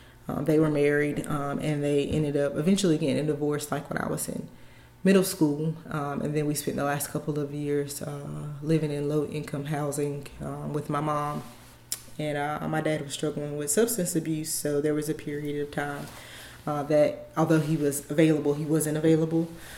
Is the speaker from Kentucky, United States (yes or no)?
no; Clinton, North Carolina, United States; So I grew up in Clinton, North Carolina, and that's a very rural, a lot of farmland. Sampson County is very huge, but it's a lot of farming.